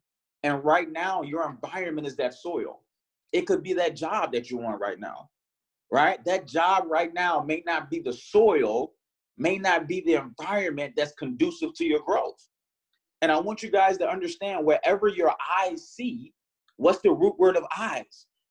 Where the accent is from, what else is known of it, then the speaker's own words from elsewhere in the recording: Harvey, Illinois, United States; Growing up, guys, in my environment, I grew up in Harvey, Illinois. It was a lot of violence.